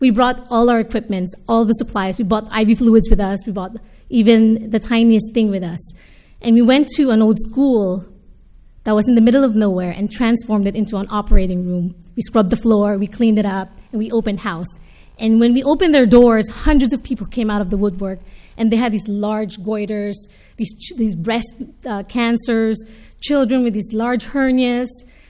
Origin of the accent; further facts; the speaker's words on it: Philippines; born there; I would say it started really from where I was born. I was born in the Philippines, and it's a developing country.